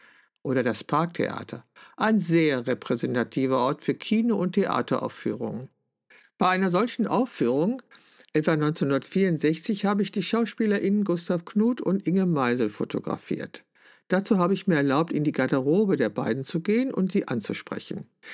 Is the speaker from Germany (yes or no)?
yes; Wülfrath, North Rhine-Westphalia, Germany; born there; Rund 50 Jahre nach meinem Wegzug aus Wülfrath kehrte ich mit meiner Ausstellung knappe 70 in meine Geburtsstadt zurück.